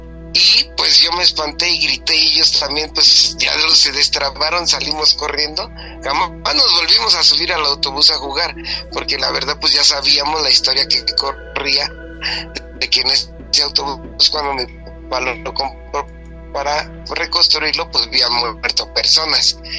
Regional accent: Magdalena Contreras, Mexico City, Mexico; Soy de aquí de Magdalena Contreras, de la Ciudad de México, cerca de los Dinamos.

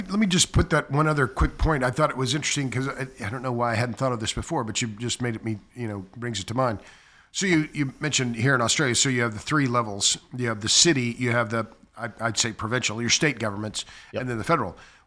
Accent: Oklahoma, United States; And I mentioned I'm from Oklahoma. My mother grew up in Enid, a small wheat farming town.

